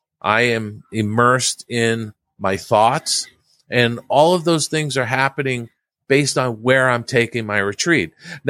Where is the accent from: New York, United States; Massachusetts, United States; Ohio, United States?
New York, United States; Long Island; I grew up on Long Island in New York.